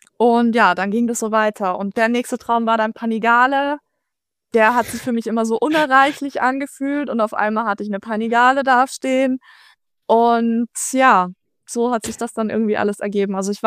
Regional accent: Vienna, Austria; ich bin schon in Wien geboren und aufgewachsen. Mhm. Und der Wiener Akzent, der kam bei mir nie.

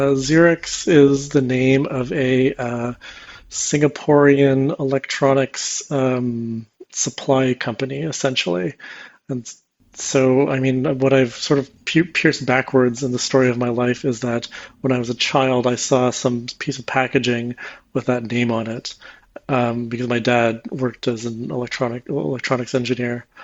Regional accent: Canada; also born or lived in United Kingdom / Germany; now in Switzerland; I am from Canada originally. I finished my PhD in materials chemistry in 2015, I guess. And then since then, I have been living in Europe

